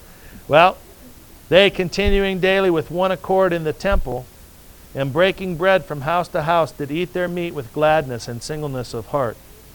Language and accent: English; Georgia, United States; moved away; And when I moved here, I came from Georgia. And the food I hated when I moved here the most was chicken. Because everywhere I went in Georgia, I got chicken.